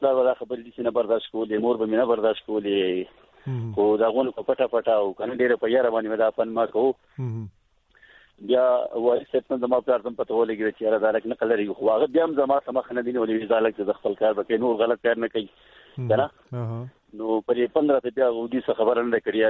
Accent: Gulkada, Khyber Pakhtunkhwa, Pakistan; زمونږ خو په سواد منګور شهر نه تقریبا یو 10-15 منځار د ګولکده وته وي

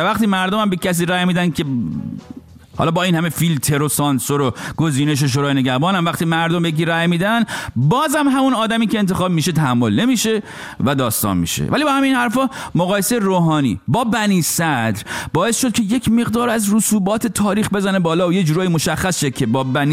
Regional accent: Rasht, Gilan, Iran; now in New York, United States; ما یه رابطه رشتی، خب منم اهل رشتم

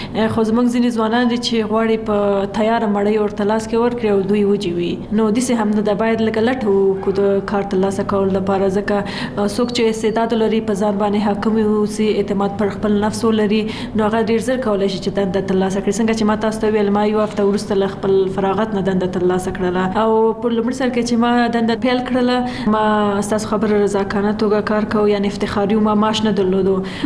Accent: Kunar, Afghanistan; زه د کونړ ولایت نه یم.

